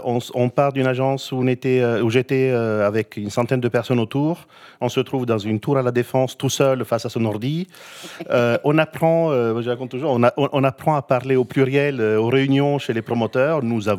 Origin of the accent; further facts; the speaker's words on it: Italy; French is a second language; moved away as an adult; now in Paris, France; Bah, parcours, je suis italien, bah, ça s'entend un peu de mon accent. Je suis arrivé à Paris en 2000